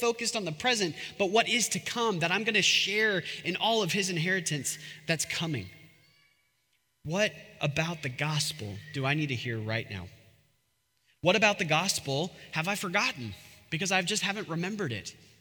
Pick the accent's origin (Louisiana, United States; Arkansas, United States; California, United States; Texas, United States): California, United States; Bakersfield; I grew up in California, hardworking town, Bakersfield.